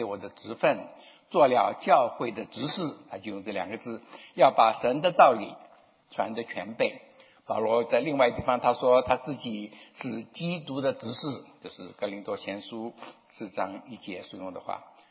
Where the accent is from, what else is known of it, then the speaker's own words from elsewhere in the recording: Taiwan; 我小的时候在台湾，